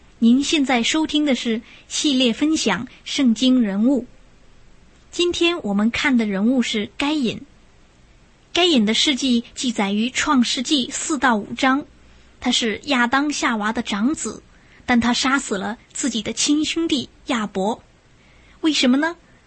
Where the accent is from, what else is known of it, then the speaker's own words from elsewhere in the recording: China; 我们中国人最关心自己的祖宗了